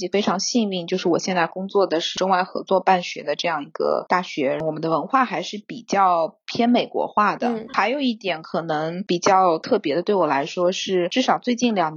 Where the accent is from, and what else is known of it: China